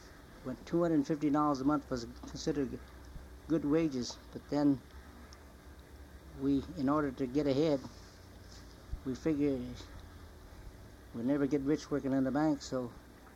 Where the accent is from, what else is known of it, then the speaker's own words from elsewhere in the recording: Oakland, California, United States; also born or lived in Fresno / Hanford; I was born in Fresno, California, January 30th, 1904. Mm-hmm. And I've lived in California all my life. At first in Hanford for a few years. After the San Francisco earthquake, mm-hmm. my folks moved to Oakland